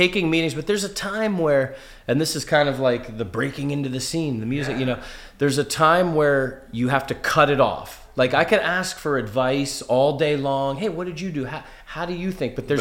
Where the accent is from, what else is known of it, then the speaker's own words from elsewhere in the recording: New Jersey, United States; Being born and raised in New Jersey, our legend is the Jersey Devil.